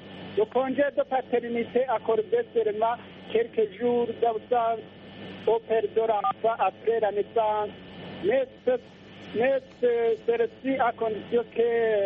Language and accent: French; Burundi; Chez nous au Burundi, le congé de maternité est accordé 10 mois pour les femmes fonctionnaires à l'occasion de son accouchement.